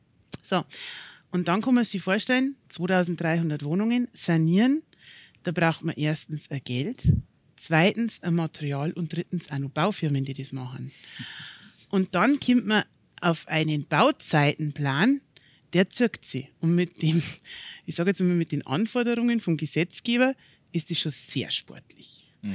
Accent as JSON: {"language": "German", "town": "Straubing", "region": "Bavaria", "country": "Germany", "tie": "born or raised there", "said": "bin gebürtig aus Straubing, war immer in Straubing, bleibe immer hoffentlich in Straubing. Und ja, Straubing liegt mir am Herzen, das kann man so sagen."}